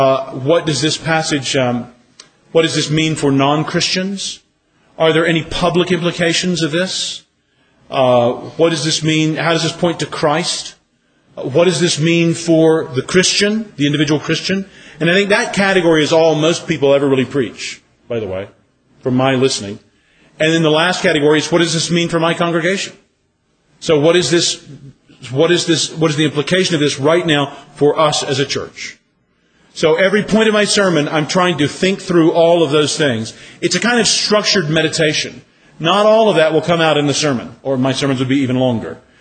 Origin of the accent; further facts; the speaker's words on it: United States; But, of course, as an American, I like personal questions.